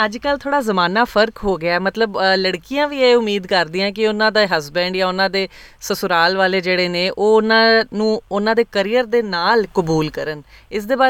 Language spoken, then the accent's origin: Punjabi; Punjab, India; now in Australia; ਅਸੀਂ ਪੰਜਾਬ ਦੇ ਲੋਕ, ਪੰਜਾਬ ਤੋਂ ਭਾਵੇਂ ਬਾਹਰ ਆਪਣੇ ਮੁਲਕ ਭਾਰਤ ਵਿੱਚ ਹੋਈਏ ਜਾਂ ਪਰਦੇਸਾਂ ਵਿੱਚ ਜਿਵੇਂ ਕਿ ਅਸੀਂ ਆਸਟ੍ਰੇਲੀਆ ਵਿੱਚ ਹੈਗੇ ਹਾਂ